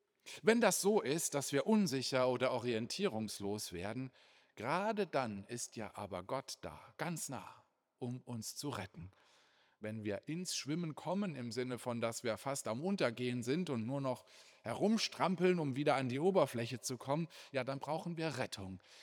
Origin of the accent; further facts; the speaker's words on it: Baden-Württemberg, Germany; ich komme ja auch noch aus Baden.